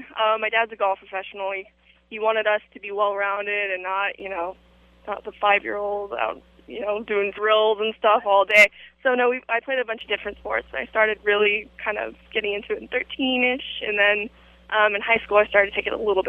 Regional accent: Danville, California, United States; I'm from San Francisco Bay Area, Danville, just east of San Francisco.

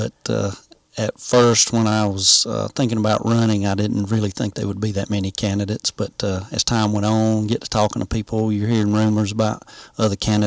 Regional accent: Greenwood County, United States; And previous to that, I grew up in Greenwood County, and I just running on my reputation and being an honest and ethical guy.

